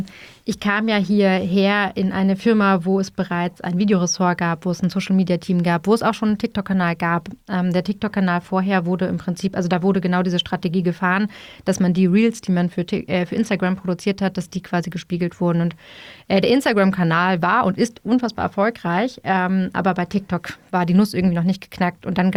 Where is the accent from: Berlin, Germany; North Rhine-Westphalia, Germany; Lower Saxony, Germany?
Berlin, Germany; und ich bin Berlinerin, ne? Schon immer